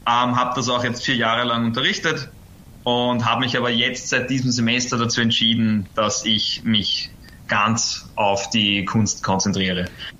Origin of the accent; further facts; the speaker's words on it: Vienna, Austria; ich bin aus Wien